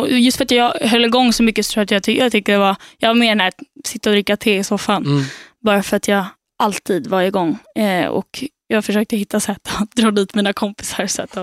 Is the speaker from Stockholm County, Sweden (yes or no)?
yes; Stockholm, Stockholm County, Sweden; Jag har bott i Stockholm typ hela mitt liv, lite olika delar.